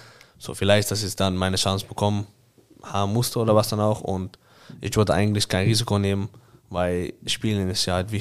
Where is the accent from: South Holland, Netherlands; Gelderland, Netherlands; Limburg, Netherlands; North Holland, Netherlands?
North Holland, Netherlands; Amsterdam; now in Hamburg, Germany; Ich komme ja heute aus Amsterdam. Ich komme nicht aus einem Dorf oder was dann auch. Ich komme aus Amsterdam.